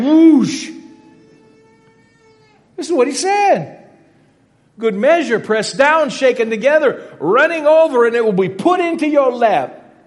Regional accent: Louisiana, United States; One of the great gifts I had in my life was growing up in South Louisiana.

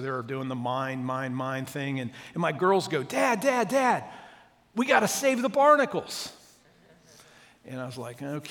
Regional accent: Akron, Ohio, United States; I grew up in the Methodist Church. I've been going to, went to Hope United Methodist Church in Akron, Ohio from the age of five.

